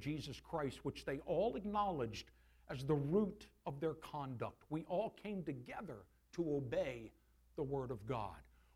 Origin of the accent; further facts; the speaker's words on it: Delaware, United States; also born or lived in Philadelphia, United States; I'm from Delaware. It's where I grew up, born in Philly.